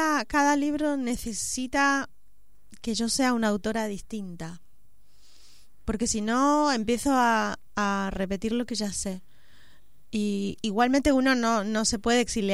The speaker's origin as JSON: {"language": "Spanish", "region": "Mendoza", "country": "Argentina", "said": "Encima soy de Mendoza, que tiene una Z ahí enorme."}